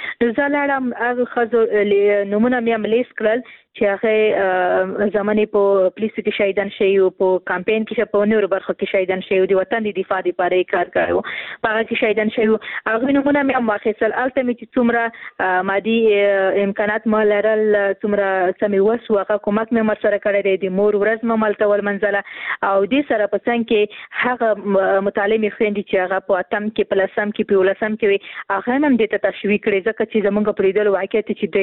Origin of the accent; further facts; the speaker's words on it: Khost, Afghanistan; ورور زه هم د خوست یم